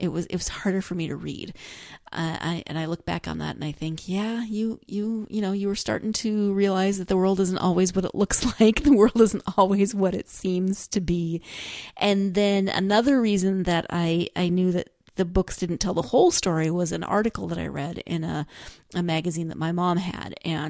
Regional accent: Montana, United States; And I grew up in Western Montana, but I know about Eastern Montana, which is very similar to North Dakota and South Dakota

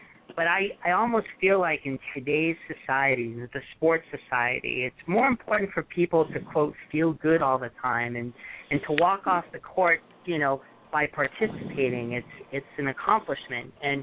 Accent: Brooklyn, New York, United States; when I grew up in Brooklyn, we would go down to the park

